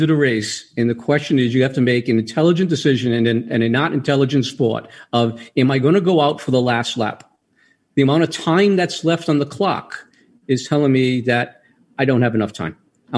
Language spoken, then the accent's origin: English; East Coast, United States; You can tell I'm from the East Coast, and this gentleman that I'm talking with is also a Paisan like me.